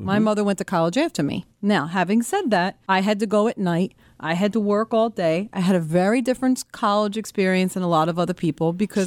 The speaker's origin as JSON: {"language": "English", "town": "Philadelphia", "region": "Pennsylvania", "country": "United States", "said": "Because I'm from Philadelphia, and they have the Arthur Ashe Center."}